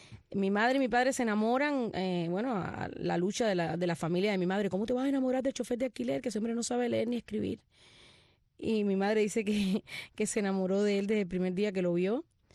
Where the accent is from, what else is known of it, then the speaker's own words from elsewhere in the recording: Ciego de Ávila, Cuba; Bueno, yo soy avileña, nací en Ciego de Ávila y orgullosa de ser de allí. Muchos me dicen, eres camagüeyana, pero bueno, mi madre siempre decía, somos avileños, nacimos en la ciudad de Ciego de Ávila.